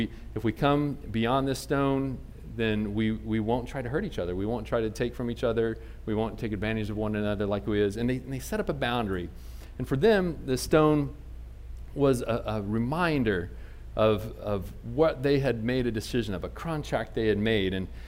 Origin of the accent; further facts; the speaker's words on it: Indianapolis, Indiana, United States; I told you I was from Indiana. Indianapolis is my home, a little Midwest boy. And I was a little city kid.